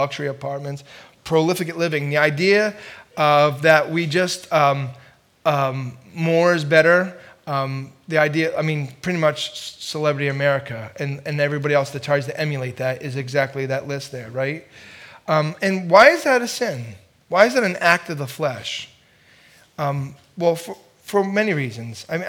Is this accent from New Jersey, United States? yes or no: yes; New Jersey, United States; We grew up together in New Jersey, a block and a half away from each other. Isn't that ironic that he and I are now 600 some miles north?